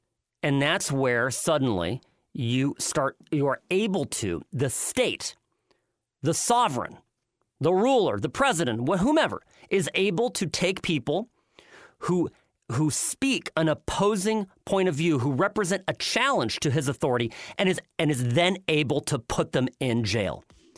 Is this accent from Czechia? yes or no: yes; Czechia; I come originally from the Czech Republic, which used to be Czechoslovakia